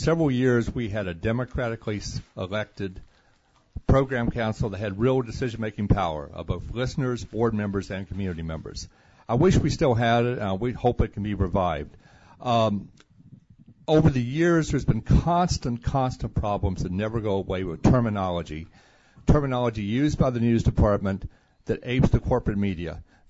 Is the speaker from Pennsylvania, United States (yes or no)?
no; West Virginia, United States; now in Bay Area, United States; in my home state of West Virginia, many people despise that man